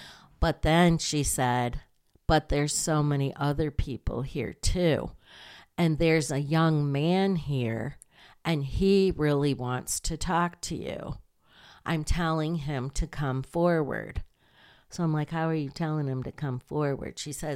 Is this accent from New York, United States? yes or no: no; Michigan, United States; I lived in Michigan. I grew up in Michigan, and I'm in Maine